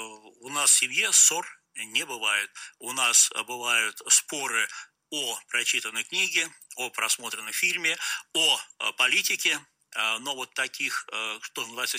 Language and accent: Russian; Saint Petersburg, Russia; в том числе в моем родном городе Санкт-Петербурге